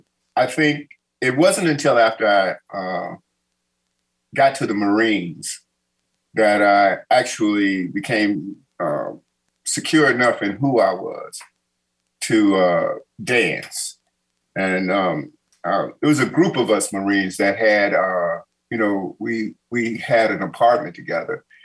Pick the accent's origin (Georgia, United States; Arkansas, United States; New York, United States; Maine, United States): Arkansas, United States; Forest City; I was born in Arkansas, Forest City, Arkansas, which is 40 miles west of Memphis.